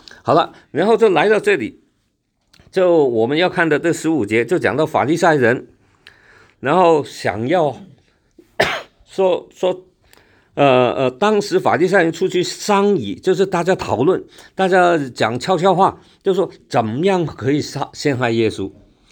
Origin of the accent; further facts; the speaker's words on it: Hong Kong; 就像我们香港以前有一群的人以为自己是英国人